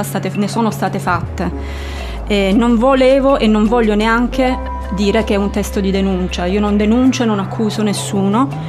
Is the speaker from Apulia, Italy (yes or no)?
yes; Lecce, Apulia, Italy; a Lecce, che è la mia città natale